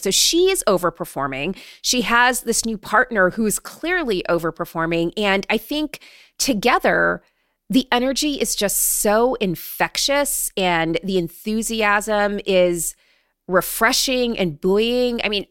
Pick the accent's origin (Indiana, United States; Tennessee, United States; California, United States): California, United States; Oakland; Like, I am from Oakland, California.